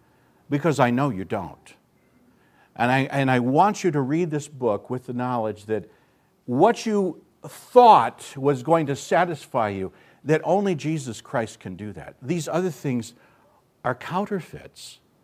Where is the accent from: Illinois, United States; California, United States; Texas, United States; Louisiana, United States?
Illinois, United States; I still remember going to a state fair in the state where I grew up in Illinois